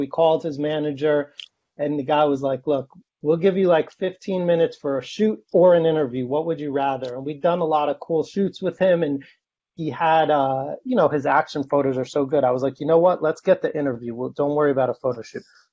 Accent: New York, United States; I grew up outside New York City, and like I think that this, you know, New York, New Jersey, PA, like that, this is kind of what I grew up with.

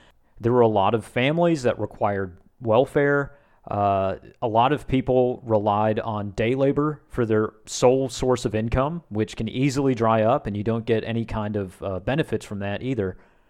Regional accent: Alabama, United States; now in Chicago, United States; I think I've mentioned before, I'm myself from Alabama and I moved to Chicago

